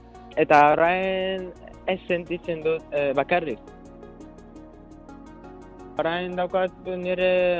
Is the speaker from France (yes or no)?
no; Mauritania; now in Spain; Mauritaniakoa naiz, hiru urte darama hemen Euskal Herrian.